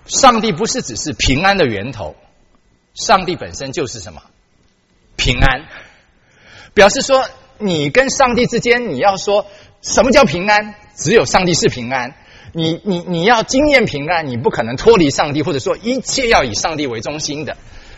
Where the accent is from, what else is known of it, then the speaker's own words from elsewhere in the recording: Taiwan; 我是台湾来的背景哈